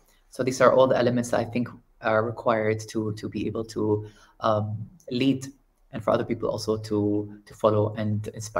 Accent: Dubai, United Arab Emirates; growing up in Dubai's rich cultural tapestry, I witnessed that delicate balance between development and nature

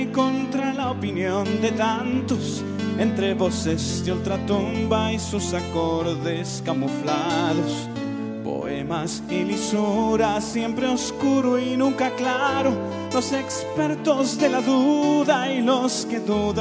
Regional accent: Peru; en mi país, en Perú y en toda la región andina

